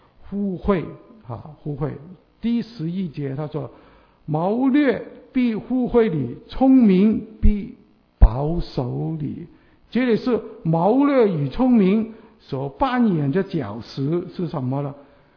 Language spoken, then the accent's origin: Chinese; Guangdong, China; 我们广东人的烧肉哈